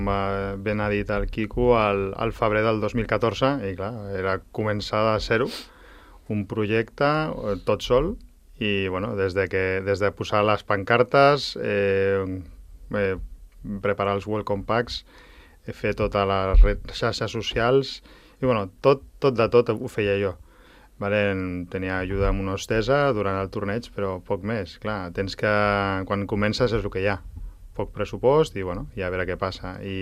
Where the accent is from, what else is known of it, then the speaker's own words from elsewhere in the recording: Barcelona, Catalonia, Spain; El meu pare és anglès i la meva mare és sueca. Però jo he nascut a Barcelona, sí.